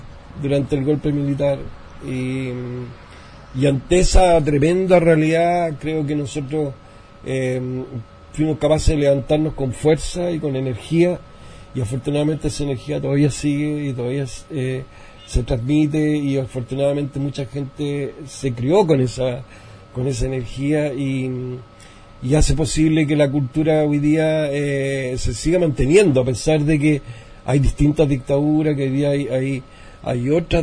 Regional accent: San Joaquín, Santiago Metropolitan, Chile; nacimos en San Miguel, después fuimos a San Joaquín, pero el barrio, las calles, todo es parte de mi vida, en el fondo.

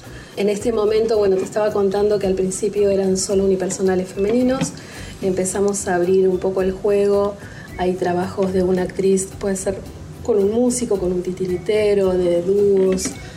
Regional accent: Neuquén, Argentina; pues me fui de Neuquén, estuve en otros lugares, volví.

